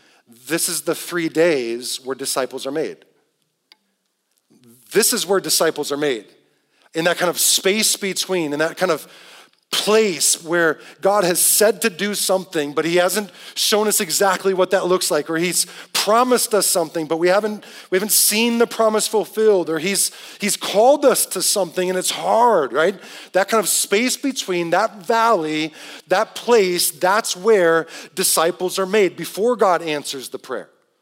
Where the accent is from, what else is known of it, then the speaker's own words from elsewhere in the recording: Detroit, Michigan, United States; I grew up in Detroit, got to go back there a couple of weeks ago.